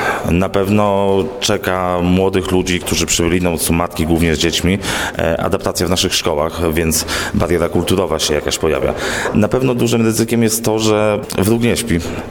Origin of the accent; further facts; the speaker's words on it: Ukraine; bo ja jestem z Ukrainy, a ty z Polski.